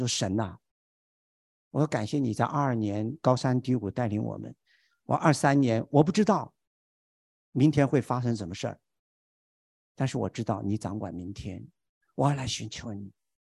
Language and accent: Chinese; Hunan, China; accent: Hunan; 我们湖南话不这样说哈